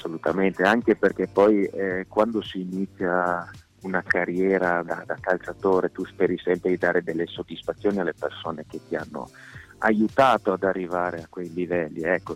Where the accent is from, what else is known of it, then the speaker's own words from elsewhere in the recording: Aosta Valley, Italy; ho fatto, praticato, beh, giustamente da valdostano, un po' tutti gli sport invernali possibili, immaginabili